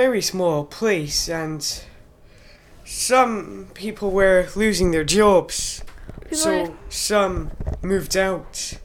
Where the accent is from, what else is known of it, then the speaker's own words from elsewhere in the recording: Fort William, Scotland, United Kingdom; also born or lived in Glasgow; I was born in Glasgow and then we moved to Fort William.